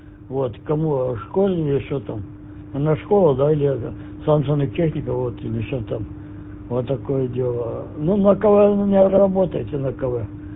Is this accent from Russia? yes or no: no; Zhytomyr, Zhytomyr Oblast, Ukraine; Вот, ну я сам из Житомира, вот, сам из Житомира я родом